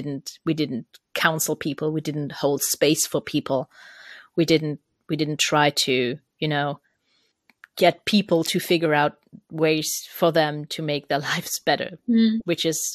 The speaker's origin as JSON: {"language": "English", "country": "Germany", "accent": "German", "second_language": "English", "said": "Sorry, truths or not. My German accent."}